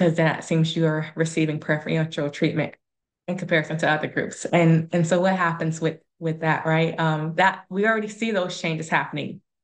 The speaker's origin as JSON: {"language": "English", "town": "Summerville", "region": "South Carolina", "country": "United States", "tie": "born or raised there", "said": "So I'm from South Carolina. I'm from Summerville, which is outside of Charleston. And I grew up in pretty diverse schools."}